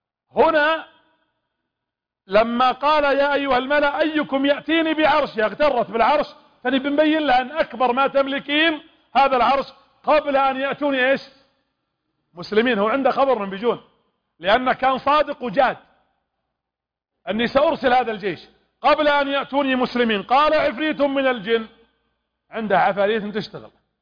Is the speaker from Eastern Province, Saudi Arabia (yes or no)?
yes; Qatif, Eastern Province, Saudi Arabia; ابلشونا عندنا في الشرقية الى اليوم في القطيف مشاكل